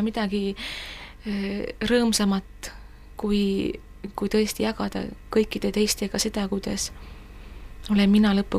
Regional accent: Lüganuse, Ida-Viru County, Estonia; ristimine Luteri kirikus Lüganusel, kust ma olen pärit

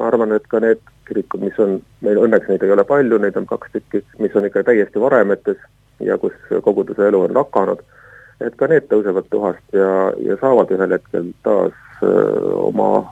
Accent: Tallinn, Harju County, Estonia; kuigi ma olen sündinud kasvanud Tallinnas

